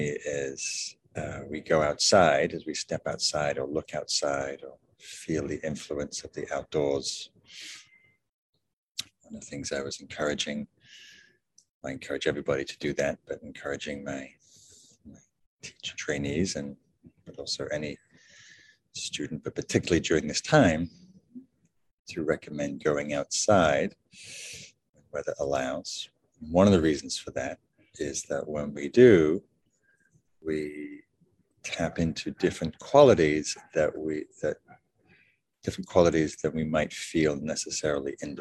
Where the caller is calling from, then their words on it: Sausalito, California, United States; I'm calling from Sausalito, Northern California, ceded Miwok land.